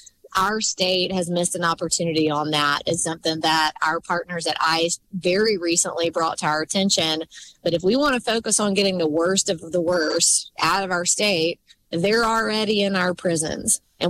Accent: Selma, Alabama, United States; And I'm from Selma, Alabama

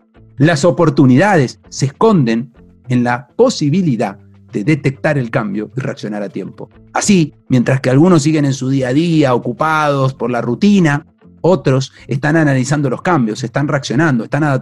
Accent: Argentina; Soy argentino, desde que soy pequeño que vivo en crisis

